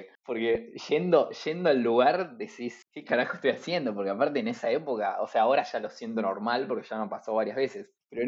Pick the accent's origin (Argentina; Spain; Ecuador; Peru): Argentina; Buenos Aires; Los dos de Capital, aparte.